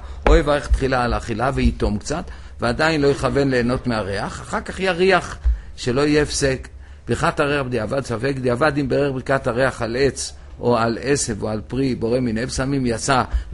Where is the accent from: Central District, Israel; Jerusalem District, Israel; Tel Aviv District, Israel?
Jerusalem District, Israel; Jerusalem; היה לנו גנן בילדותי כאן בירושלים